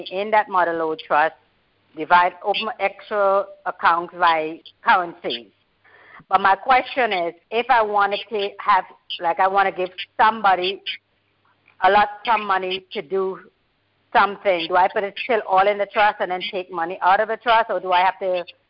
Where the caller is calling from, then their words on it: Florida, United States; I'm calling from Florida.